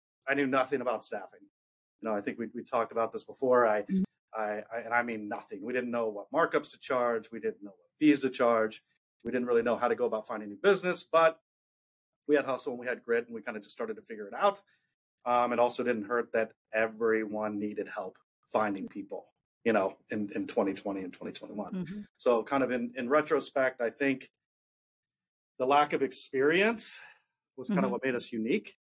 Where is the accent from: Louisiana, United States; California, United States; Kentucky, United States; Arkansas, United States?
Louisiana, United States; born there; now in Pittsburgh, United States; So I was born in Louisiana. I have four brothers who I'm very close with. I traveled a lot growing up, so I was constantly forced to kind of adapt to new cities and meet new friends.